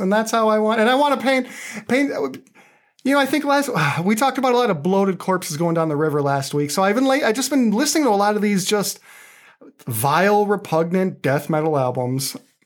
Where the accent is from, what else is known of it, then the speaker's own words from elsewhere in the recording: United States; and I'm an American. I only know how to read them in the Super Bowl.